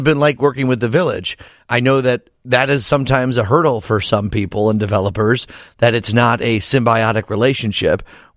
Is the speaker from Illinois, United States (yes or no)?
yes; Downers Grove, Illinois, United States; I was just going to say, I'm from Donner's Grove.